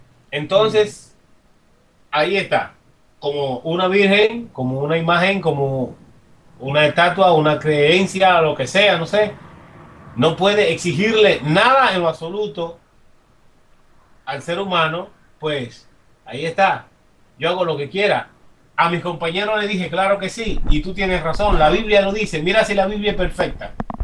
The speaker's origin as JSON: {"language": "Spanish", "country": "Dominican Republic", "tie": "born or raised there", "said": "cuando yo era católico, que me crié en el catolicismo en República Dominicana con mi padre, que son católicos"}